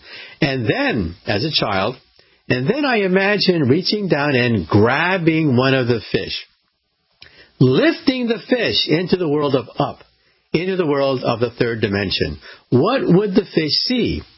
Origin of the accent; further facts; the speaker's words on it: California, United States; when I was a little boy growing up outside of San Francisco.